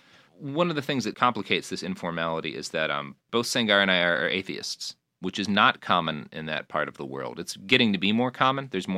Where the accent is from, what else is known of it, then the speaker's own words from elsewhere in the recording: Texas, United States; Like, I grew up in Texas